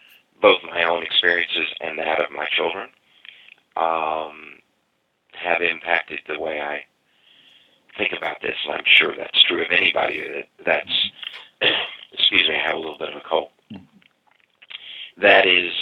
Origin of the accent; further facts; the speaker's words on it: Tennessee, United States; You know, I grew up small town in Tennessee, am a monoglot through and through and through.